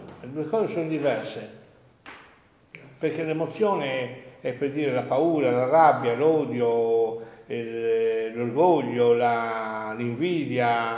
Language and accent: Italian; Sardinia, Italy; ma io sono sardo